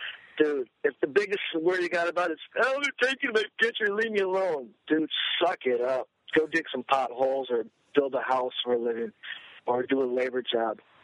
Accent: Michigan, United States; Just got a Michigan Film Incentive here, and I'm from Michigan.

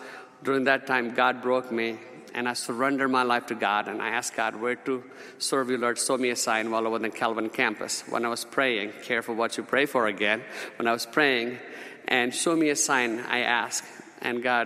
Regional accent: India; born there; I was born in India to an untouchable family.

